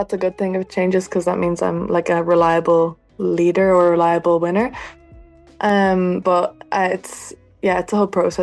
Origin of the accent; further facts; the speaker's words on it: Ireland; We never raced in a bunch before we come from Ireland.